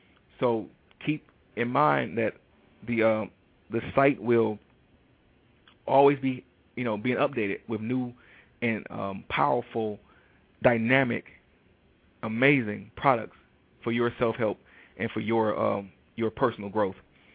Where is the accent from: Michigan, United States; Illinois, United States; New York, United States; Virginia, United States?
Michigan, United States; Detroit; Now, those of you who know me, I am from Detroit, Michigan.